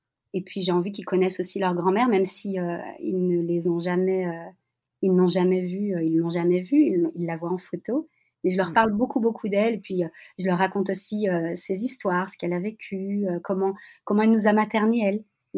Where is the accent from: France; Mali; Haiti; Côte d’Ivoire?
France; born there; je suis née en France